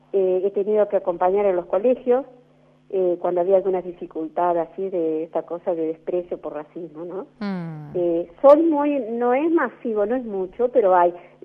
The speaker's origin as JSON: {"language": "Spanish", "country": "Argentina", "said": "pero yo soy argentina"}